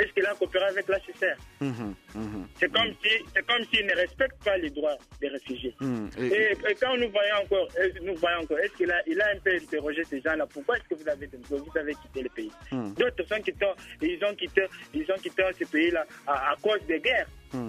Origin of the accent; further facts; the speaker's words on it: Republic of the Congo; now in Cape Town, South Africa; Et comme moi, je suis pas dans mon pays, je suis à Cape Town, c'est pas mon pays, j'ai quitté le Congo pour le Cape Town.